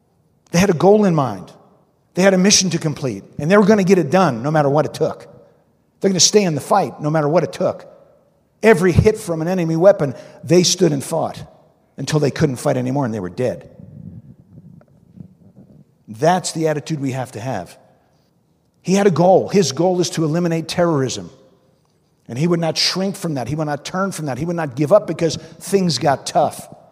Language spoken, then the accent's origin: English; New Jersey, United States; Yeah, I'm from New Jersey. That's fair game.